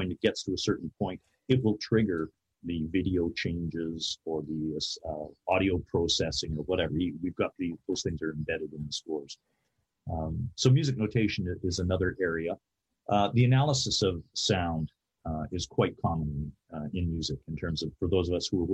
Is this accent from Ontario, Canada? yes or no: no; British Columbia, Canada; I grew up in the Okanagan